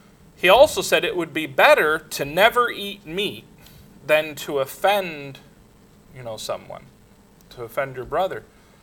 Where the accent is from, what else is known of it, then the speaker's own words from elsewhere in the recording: Los Angeles, California, United States; I said, I grew up on the West Coast in Los Angeles, and we never did any of that.